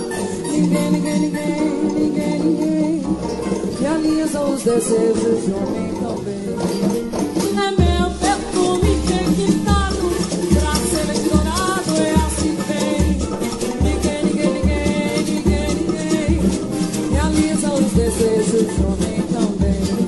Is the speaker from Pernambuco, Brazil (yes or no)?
yes; Recife, Pernambuco, Brazil; eu sou de Recife, Pernambuco.